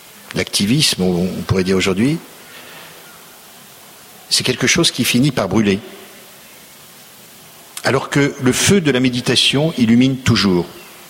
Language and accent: French; Auvergne-Rhône-Alpes, France; je viens de Haute-Savoie